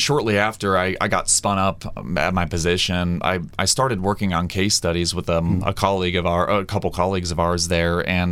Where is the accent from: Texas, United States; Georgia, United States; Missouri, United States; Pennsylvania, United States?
Missouri, United States; Kansas City; I grew up around it in Kansas City, Missouri. Not quite in the Bullseye Tornado Alley, but certainly get our severe weather there.